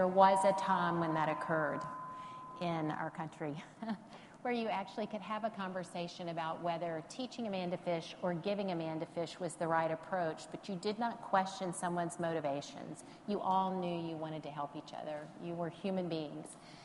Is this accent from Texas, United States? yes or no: no; Mississippi, United States; My mom was a teacher, and I grew up in the Mississippi Delta